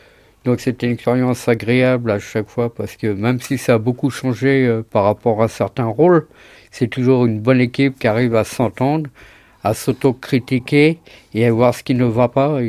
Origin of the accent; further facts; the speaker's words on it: Île-de-France, France; À la base, je viens des banlieues de Paris. Après avoir fait à peu près le tour de la France et quelques pays d'Europe, j'ai dû trouver un endroit où aller. J'ai décidé de venir en Bretagne